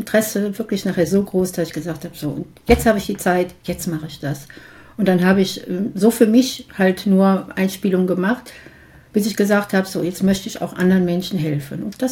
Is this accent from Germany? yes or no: yes; Mönchengladbach, North Rhine-Westphalia, Germany; in meiner Heimatstadt Mönchengladbach, ja, so eine Vorstellung gegeben